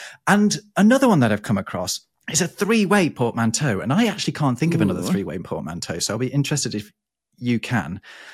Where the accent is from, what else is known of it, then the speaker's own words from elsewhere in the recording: Derby, East Midlands, United Kingdom; I once went with my wife, who is French, to a pretty down market restaurant in my hometown of Derby.